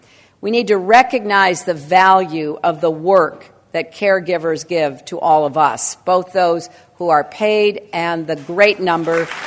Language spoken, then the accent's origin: English; Chicago, Illinois, United States; It may be because I'm from the Midwest. I was born in Chicago. I was raised in a suburb.